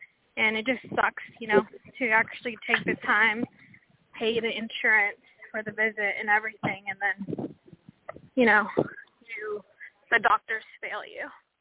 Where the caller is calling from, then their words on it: Washington, United States; Hi, I'm calling from Washington State.